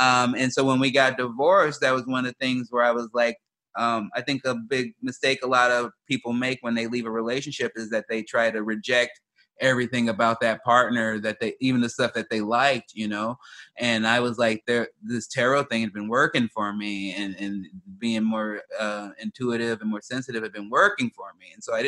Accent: Chicago, Illinois, United States; moved away; also born or lived in Oregon; You know, I grew up in South Side of Chicago and moved to Oregon.

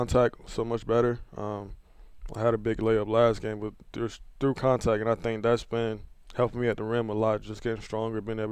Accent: Columbia, South Carolina, United States; I'm from Columbia, South Carolina. I grew up with 4 brothers, 1 sister.

